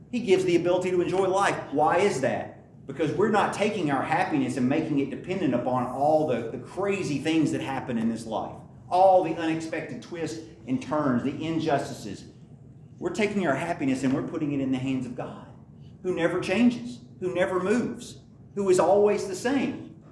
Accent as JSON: {"language": "English", "country": "Lebanon", "said": "I'm from Lebanon originally."}